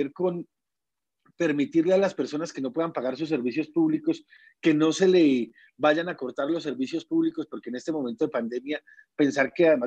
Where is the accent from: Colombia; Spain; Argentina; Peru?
Colombia; nosotros como colombianos hemos hecho el mayor esfuerzo en atenderla